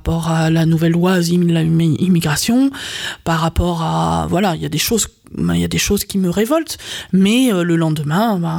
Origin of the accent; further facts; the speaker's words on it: France; sachant que nous, on est français, ils ne vont pas tenir des propos désagréables